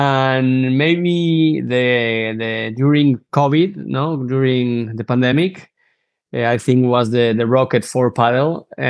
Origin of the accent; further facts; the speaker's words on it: Madrid, Community of Madrid, Spain; English is a second language; I'm from Spain, from Madrid. I was born in 88 in Spain.